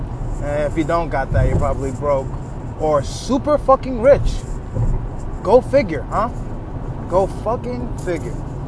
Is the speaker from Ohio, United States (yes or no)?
no; New York, United States; I'm a pretty private guy. I'm from New York. Have siblings, three brothers, three sisters.